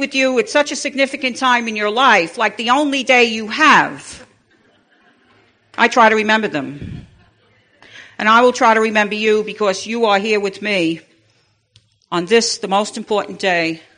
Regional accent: Bronx, New York, United States; That tells you I come from the Bronx. And one of our claims to fame is that we don't have an accent. I'm very partial to the Bronx.

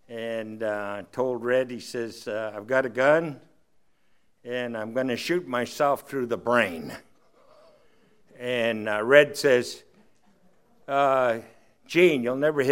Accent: Chino, California, United States; because I'm from, I was from Chino, and then they made where I live called Chino Hills because we're about 50 feet higher in elevation than Chino.

